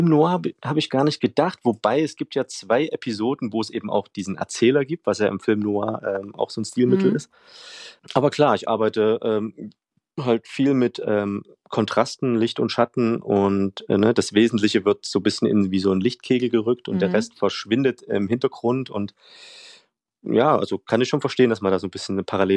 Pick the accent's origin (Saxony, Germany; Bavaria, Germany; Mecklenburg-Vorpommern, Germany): Saxony, Germany; Leipzig; als Vorbildstadt habe ich halt meine Heimatstadt Leipzig genommen.